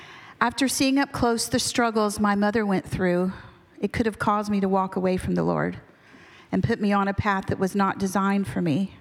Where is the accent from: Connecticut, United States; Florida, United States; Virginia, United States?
Florida, United States; Orlando; I was born and raised in Orlando. I am what they call a true Floridian.